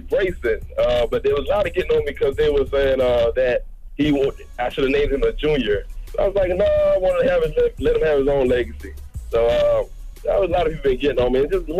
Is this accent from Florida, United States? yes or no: yes; Orlando, Florida, United States; This weekend, I'm from Orlando, man.